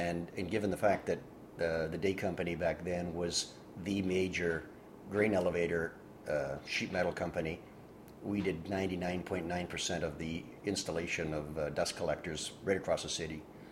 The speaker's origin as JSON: {"language": "English", "town": "Thunder Bay", "region": "Ontario", "country": "Canada", "tie": "born or raised there", "said": "Well, you're never far away from a grain elevator when you live in Thunder Bay. So I grew up on Empire Avenue in Port Arthur as a young man. And then when I married, my wife and I lived on Mary Street in Westport for a while, and then in Northwood"}